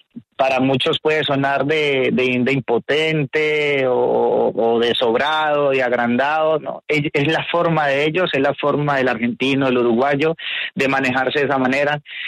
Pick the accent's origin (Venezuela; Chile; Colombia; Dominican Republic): Colombia; lo que nos compete a nosotros como colombianos